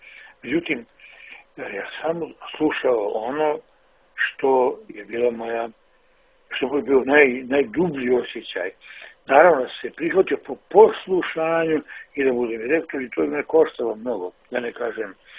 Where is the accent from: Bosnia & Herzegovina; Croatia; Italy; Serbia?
Bosnia & Herzegovina; also born or lived in Herceg Novi, Montenegro; Sam se odrastao u Bosni, samo sam rođen u Hercegnovom, jer otac je tog momenta bio sveštenik u Bijeloj. Dakle, iz Bosne sam otišao